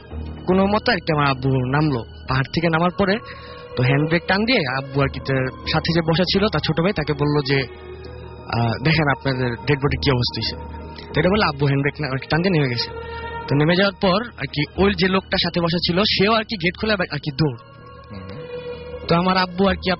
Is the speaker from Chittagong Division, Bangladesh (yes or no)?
yes; Chittagong, Chittagong Division, Bangladesh; চট্টগ্রাম থেকে